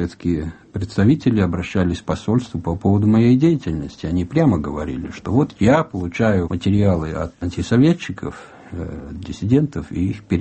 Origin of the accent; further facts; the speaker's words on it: Argentina; Russian is a second language; потому что я вырос в Аргентине.